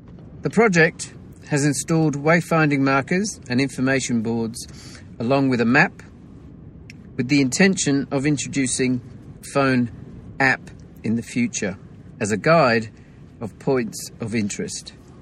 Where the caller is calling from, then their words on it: Tasmania, Australia; I'm calling from Tasmania in Australia. I'm currently working on a destination action plan for the beautiful little coastal town of Bishano, where I live on the east coast of Tasmania.